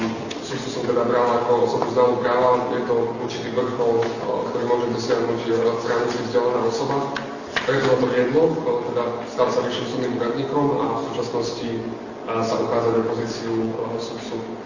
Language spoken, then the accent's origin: Slovak; Bardejov, Prešov Region, Slovakia; now in Košice, Slovakia; mám 30 rokov. Som rodený Prešovčan, ale vyrastal som v Bardejove. V súčasnosti žijem v Košiciach. Základnú strednú školu som absolvoval v Bardejove.